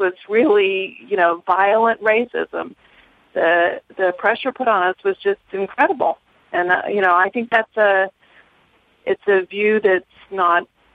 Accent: Mississippi, United States; there wasn't this kind of monolithic experience of white people growing up in Mississippi at the time.

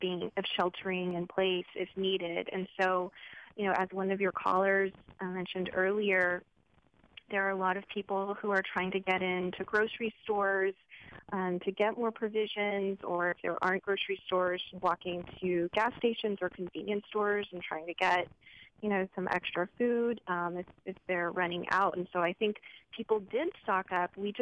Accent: Houston, Texas, United States; You know, I'm a native Houstonian. I grew up in Houston, and I was here during Tropical Storm Allison

